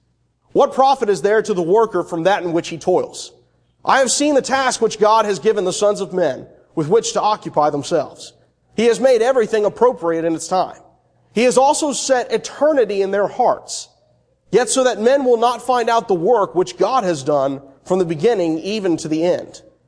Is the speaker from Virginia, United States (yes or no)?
yes; Virginia, United States; I grew up in Northern Virginia. We had somewhat harsh winters sometimes.